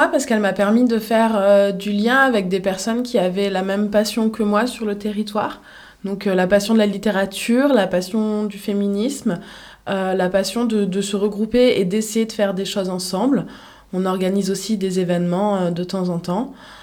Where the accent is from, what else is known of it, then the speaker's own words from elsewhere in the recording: Aubenas, Auvergne-Rhône-Alpes, France; born there; je suis née en Ardèche, à Aubenas.